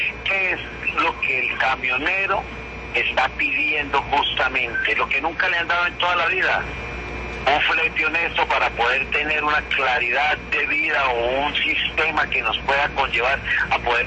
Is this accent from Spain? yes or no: no; Colombia; hemos sido y somos colombianos pioneros del transporte